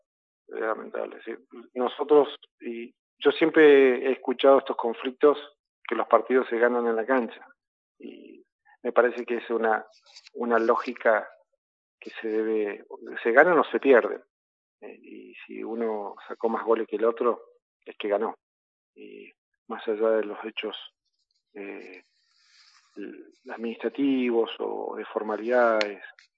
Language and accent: Spanish; Argentina; Mirá, primero yo soy argentino, aunque a todo el mundo le cueste creerlo